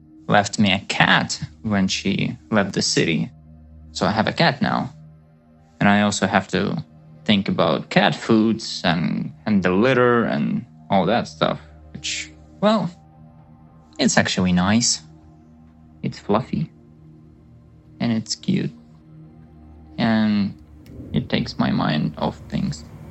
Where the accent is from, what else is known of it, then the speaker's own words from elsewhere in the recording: Kharkiv, Kharkiv Oblast, Ukraine; first language Russian; English is a second language; my native language is Russian, not Ukrainian, like most of the people I know in Kharkiv speak Russian.